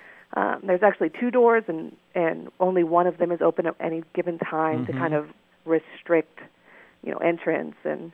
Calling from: Berlin, New Hampshire, United States; I'm calling from Berlin, New Hampshire.

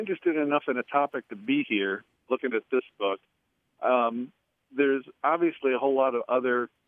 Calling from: Noblesville, Indiana, United States; I'm calling from Nobleville, Indiana.

